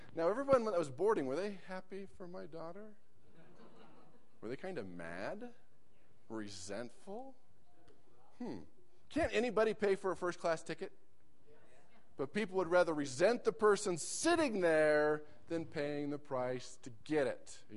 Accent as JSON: {"language": "English", "region": "California", "country": "United States", "tie": "born or raised there", "said": "I grew up in California."}